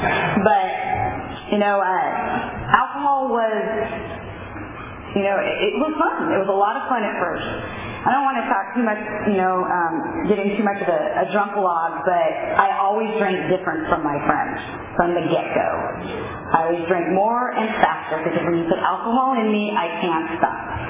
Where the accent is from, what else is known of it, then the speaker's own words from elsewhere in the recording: Fresno, California, United States; I started drinking, I was born and raised in Fresno, and started drinking at a really young age, about 12, 13.